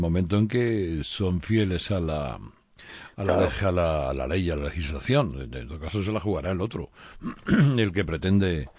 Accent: Catalonia, Spain; Yo soy catalán como antes.

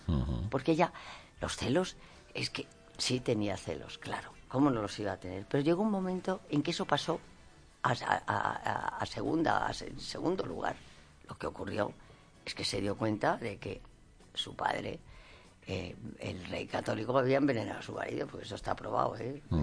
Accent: Valladolid, Castile and León, Spain; Soy castellana, soy de Valladolid, con lo cual he estado muchas veces en Tordesillas

